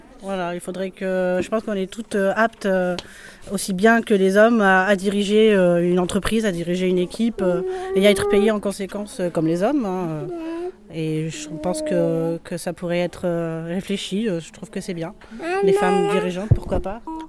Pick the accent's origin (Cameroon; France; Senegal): France; Voiron, Auvergne-Rhône-Alpes; Alors, moi, je suis de Voiron.